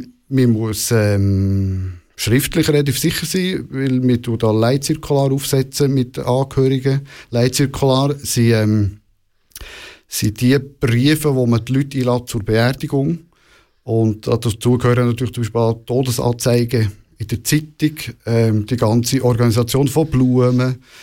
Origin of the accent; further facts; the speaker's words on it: Central Switzerland, Switzerland; weil ich komme aus einer Bestatterfamilie. Also ich bin ursprünglich aus der Innerschweiz und meine Eltern hatten schon ein Bestattungsunternehmen als Nebenjob.